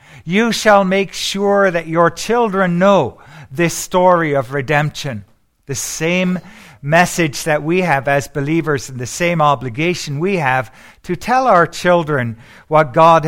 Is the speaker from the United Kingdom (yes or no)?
yes; United Kingdom; born there; I am actually British, believe it or not. And I was born there to parents who were both Jewish believers in Jesus.